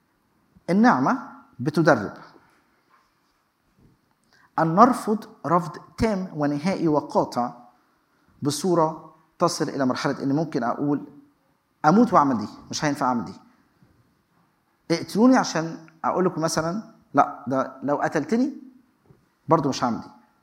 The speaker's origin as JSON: {"language": "Arabic", "country": "Egypt", "said": "دي لغة عندنا في مصر هي معناها الدنيا لخبطة من غير أي نظام."}